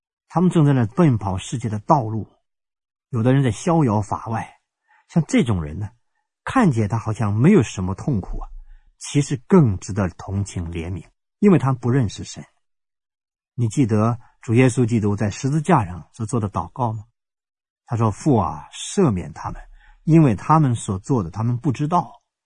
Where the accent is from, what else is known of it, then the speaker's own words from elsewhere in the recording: China; 可是我们中国人什么呢？